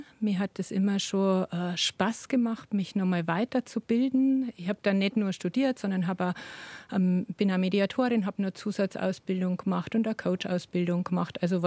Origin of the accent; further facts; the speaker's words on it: Bavaria, Germany; aufgewachsen bin ich in Niederbayern, da wo auch Kunst herkommt